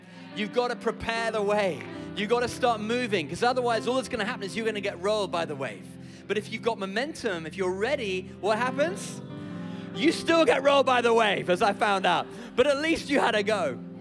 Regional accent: United Kingdom; I can barely swim. I'm British.

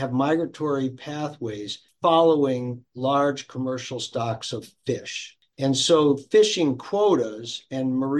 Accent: Milford, Connecticut, United States; Well, I grew up in Connecticut on the ocean. We lived in a little town called Milford and on Long Island Sound.

